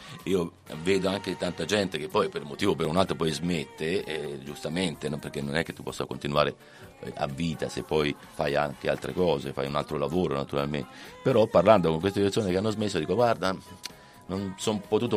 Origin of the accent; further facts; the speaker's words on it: Arezzo, Tuscany, Italy; In questo caso invece ho voluto parlare di Arezzo, della mia città, perché sono fiero di essere, so d'Arezzo, so fiero